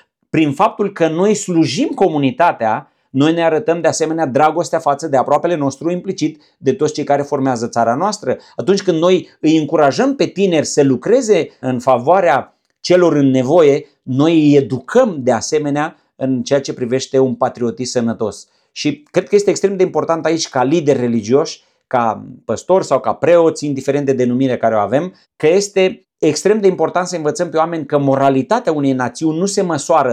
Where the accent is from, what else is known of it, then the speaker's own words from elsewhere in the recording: Romania; Faptul că eu sunt român nu înseamnă că sunt mai important decât un spaniol sau decât un african.